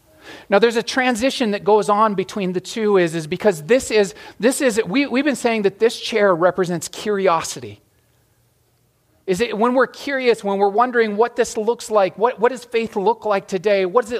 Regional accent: Glendive, Montana, United States; I grew up in Glendive, and at a little camp in eastern Montana, I heard for the first time what Jesus had done for me.

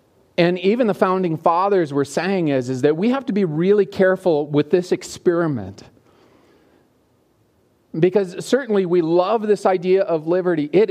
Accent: Glendive, Montana, United States; So I grew up in Glendive, spent most of my life there. And I grew up outside of town.

